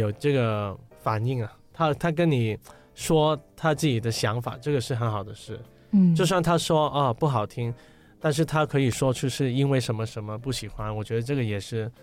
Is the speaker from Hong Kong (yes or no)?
yes; Hong Kong; 但是我说我是从香港来的 AP，